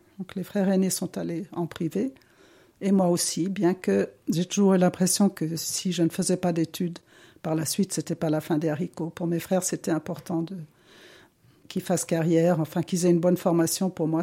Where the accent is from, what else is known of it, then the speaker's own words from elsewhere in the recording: Chambésy, Geneva, Switzerland; j'ai 69 ans, je suis originaire de Chambézy, dans le canton de Genève.